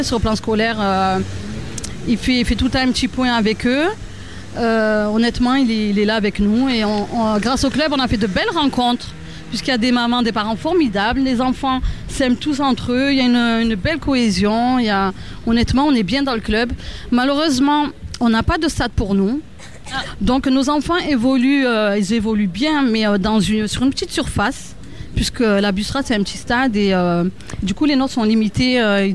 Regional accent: Marseille, Provence-Alpes-Côte d'Azur, France; Ben, je suis née à la Belle de Mai, j'ai grandi à la Belle de Mai.

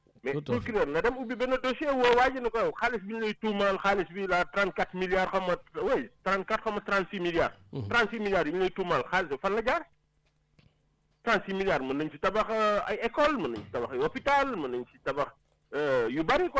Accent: Senegal; Parce qu'on est Sénégalais, moi, je suis Sénégalais.

